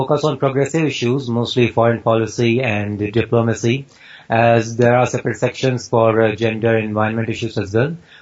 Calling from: North India, India; I'm currently in my home. That's in India, the northern part of the country.

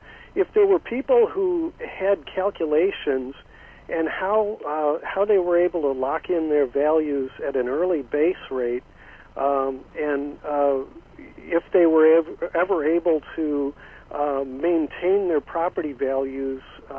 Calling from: San Francisco, California, United States; I'm calling from San Francisco, and I've called KUDO a couple of times since late December

